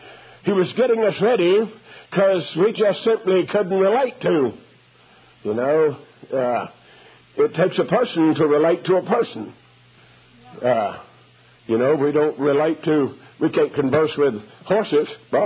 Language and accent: English; Texas, United States; I was raised there in East Texas, and I started school, I think, in the fall of 32